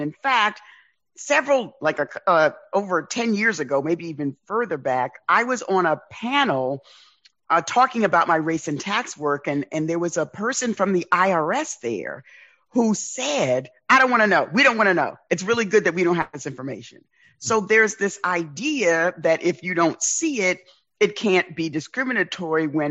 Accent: New York City, New York, United States; my origin story is I grew up in the South Bronx.

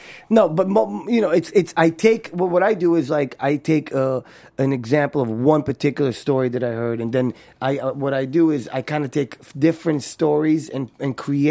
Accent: Brooklyn, New York, United States; also born or lived in Israel; I was born in Israel. Right. I was raised in Brooklyn.

